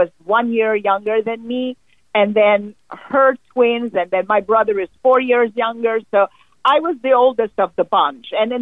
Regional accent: Egypt; I was born in Egypt of Armenian parents, and I grew up there, went to school, an Armenian school

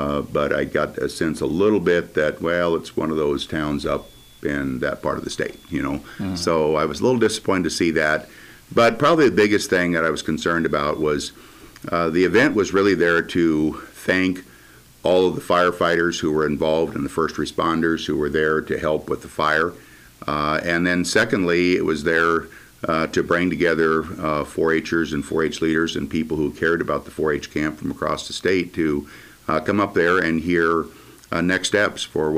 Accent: Nebraska, United States; and I grew up in Clay County

